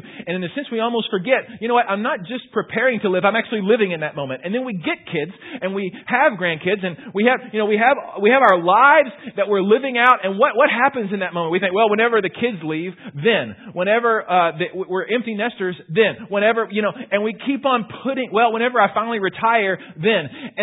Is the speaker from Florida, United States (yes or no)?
no; Houston, Texas, United States; I grew up in Houston. In Houston, they still kind of experience the greenhouse effect, right?